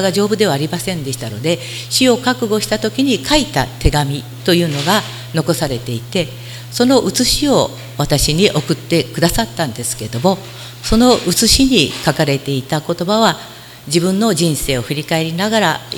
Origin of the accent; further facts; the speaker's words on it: Ise, Mie, Japan; also born or lived in United States; 私は伊勢の方の出身ですので、中学の同窓会に行くチャンスがあって